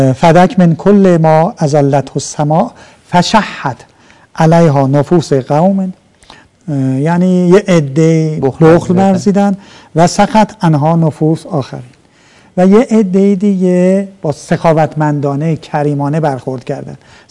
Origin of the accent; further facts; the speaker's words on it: Isfahan, Iran; حالا ما اصفهانی هستیم